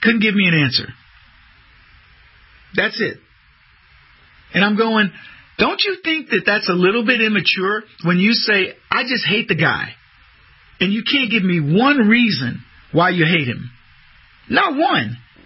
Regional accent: Arizona, United States; Oh, I said I'm from Arizona, and he says, oh, man, you got some crazy ones out there.

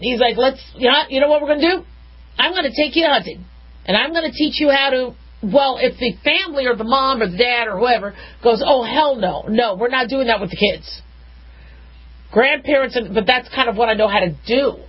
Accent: Phoenix, Arizona, United States; I mean, I grew up in Phoenix, Arizona. We had Wallace and Ladmo.

